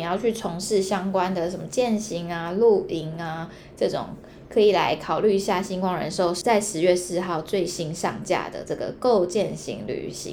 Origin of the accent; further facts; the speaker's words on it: Hualien, Hualien County, Taiwan; 因为我是花莲人嘛，然后所以我从小的时候就蛮常去溪边玩水。